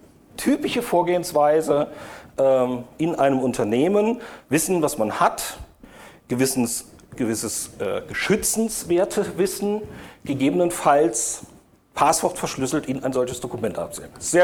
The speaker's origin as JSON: {"language": "German", "town": "Bitburg", "region": "Rhineland-Palatinate", "country": "Germany", "tie": "born or raised there", "said": "Ich bin gebürtiger Bitburger."}